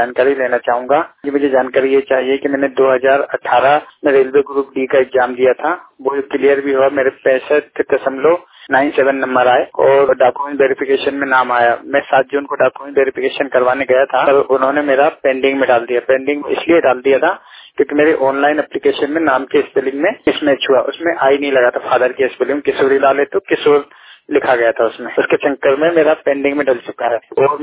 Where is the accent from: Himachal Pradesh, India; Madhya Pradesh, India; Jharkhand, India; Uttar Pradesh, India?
Madhya Pradesh, India; Itarsi; मध्य प्रदेश के श्री इटारसी से, मेरा जिला है होशंगाबाद